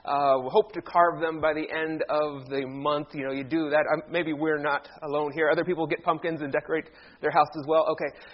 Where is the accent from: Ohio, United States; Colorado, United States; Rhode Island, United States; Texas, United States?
Ohio, United States; Cleveland; my hometown baseball team is in the World Series. So Cleveland will be starting the World Series.